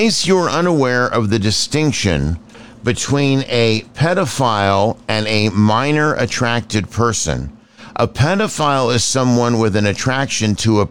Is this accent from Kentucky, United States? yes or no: no; New York, United States; Now in New York, as New Yorker, there was another state